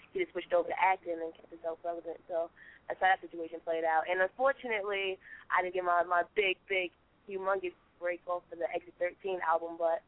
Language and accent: English; Harlem, New York, United States; Yo, homie, we're from Harlem. I don't know. It's a Harlem thing.